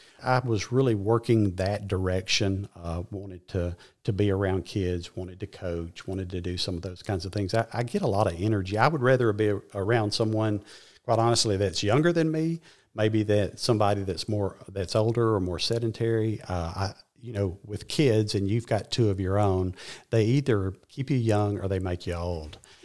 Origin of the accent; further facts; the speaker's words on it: Cartersville, Georgia, United States; I grew up nearby in Cartersville, just to the west of us, and came to Reinhardt to school and never left.